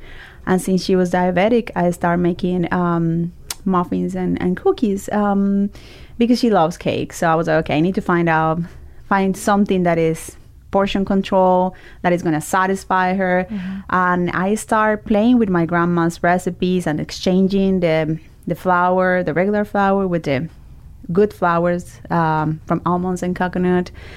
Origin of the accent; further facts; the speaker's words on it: Colombia; We're from Colombia and South America, so carbohydrates are like